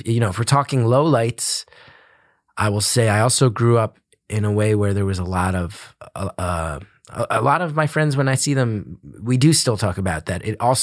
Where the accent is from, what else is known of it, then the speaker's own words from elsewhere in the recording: West Orange, New Jersey, United States; Grew up in a town called West Orange. It's a suburb of Newark, New Jersey. I think, you know, kind of overshadowed by New York.